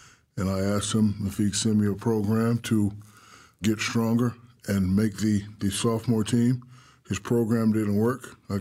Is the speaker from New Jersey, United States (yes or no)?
yes; Newark, New Jersey, United States; Born and raised in Newark, New Jersey. My father was a drill sergeant for the Army.